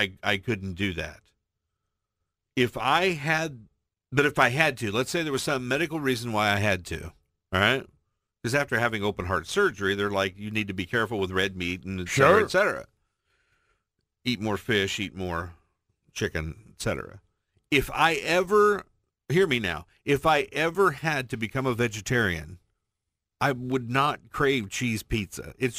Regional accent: Midwest, United States; I love Chicago style because I'm from the Midwest.

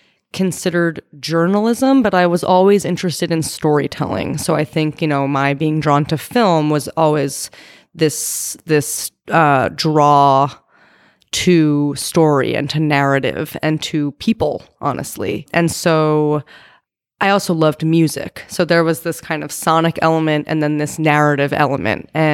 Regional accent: New York, United States; also born or lived in Staten Island; I grew up in New York, outside of New York City in Westchester County. Mm-hmm. I'm originally from Staten Island, which is often the forgotten borough of New York City.

